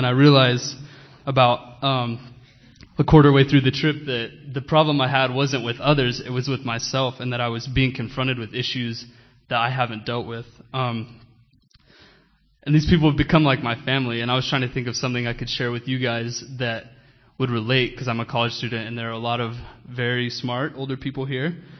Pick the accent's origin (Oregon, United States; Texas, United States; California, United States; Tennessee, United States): Texas, United States; Amarillo; Good morning. … I'm from Amarillo, Texas